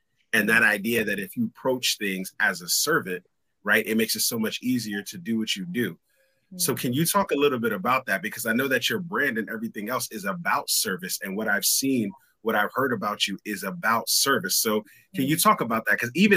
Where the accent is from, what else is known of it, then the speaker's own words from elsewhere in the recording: New York, United States; But yeah, I'm from New York.